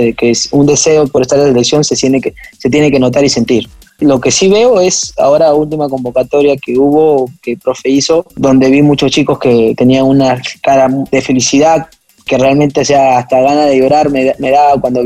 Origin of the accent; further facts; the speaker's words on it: Huamachuco, La Libertad, Peru; also born or lived in Trujillo; Yo vivía en Huamachuco, definitivamente mi papá hizo su vida allá, nací en Trujillo, nos fuimos para allá por X motivo de la vida